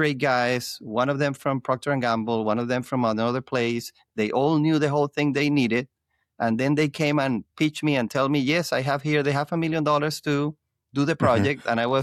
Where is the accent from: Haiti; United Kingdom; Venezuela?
Venezuela; moved away as an adult; now in United States; I'm originally from Venezuela. So my wife and I got married and decided to move to the US.